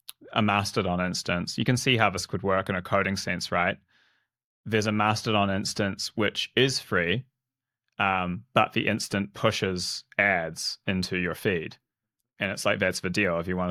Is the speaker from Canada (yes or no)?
yes; Canada; Yeah, I'm Canadian.